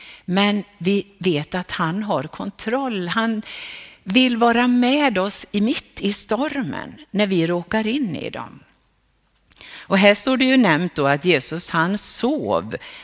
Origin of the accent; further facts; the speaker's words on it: Sollebrunn, Västra Götaland County, Sweden; när jag växte upp i Sollebrunn.